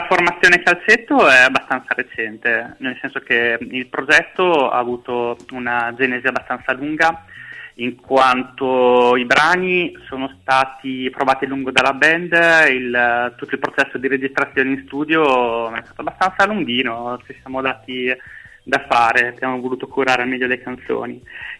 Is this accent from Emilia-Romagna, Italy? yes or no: yes; Cesena, Emilia-Romagna, Italy; Sì, vengo da Cesena, ridente paesino dell'Emilia-Romagna